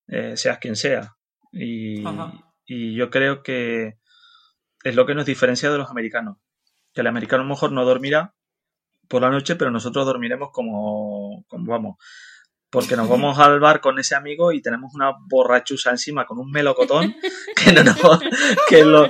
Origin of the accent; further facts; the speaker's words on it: Canary Islands, Spain; also born or lived in Netherlands; muchos hemos emigrado a Venezuela también y a Europa, ¿no? Como mis abuelos también fueron a Holanda por eso nací ahí. Pero nosotros los canarios, yo personalmente, yo me considero muy latino.